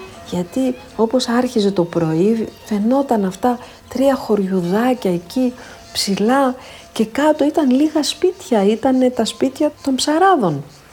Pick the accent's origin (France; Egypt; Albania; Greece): France; Paris, Île-de-France; Εγώ γεννήθηκα στη Γαλλία, στο Παρίσι μεγάλωσα.